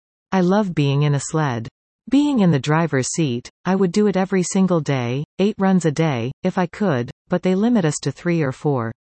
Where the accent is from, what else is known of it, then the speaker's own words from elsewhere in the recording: Queensland, Australia; I love to just represent the coast, like that's my pride as being able to say I was from the Sunshine Coast and have people support me.